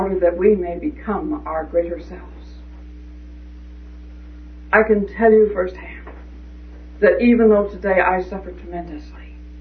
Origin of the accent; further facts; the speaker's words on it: Missouri, United States; You can be from Missouri. I was from Missouri too.